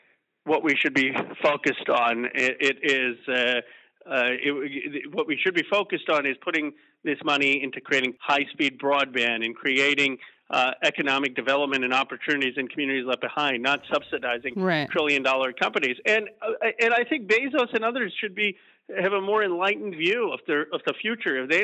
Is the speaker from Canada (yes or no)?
no; California, United States; You have these awful wildfires in my home state in California